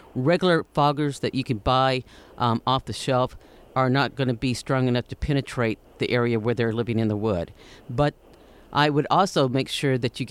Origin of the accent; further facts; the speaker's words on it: Wichita Falls, Texas, United States; because I grew up in the Wichita Falls area. And yeah, it's a lot of open ground, a lot of open grounds, low vegetation for sure.